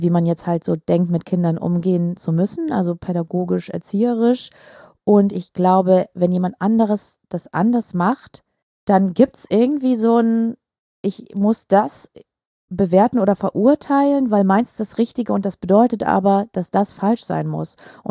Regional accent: East Germany, Germany; born there; Also ich bin in der DDR geboren, das heißt, ne, um das vielleicht auch ein bisschen zu lokalisieren, vielleicht war es nicht überall in Deutschland so.

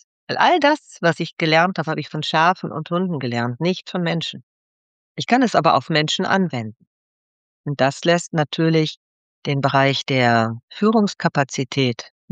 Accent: Unna, North Rhine-Westphalia, Germany; ich bin in Unna aufgewachsen

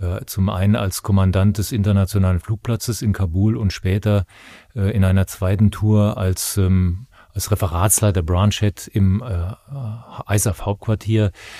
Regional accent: Bonn, North Rhine-Westphalia, Germany; ich bin aufgewachsen in der Nähe des Malteser Krankenhauses in Bonn

